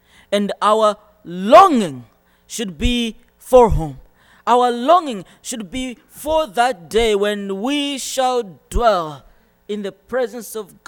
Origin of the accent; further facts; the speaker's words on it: Malawi; In my country, my home country, Malawi, the laws are very strict. You cannot have dual citizenship.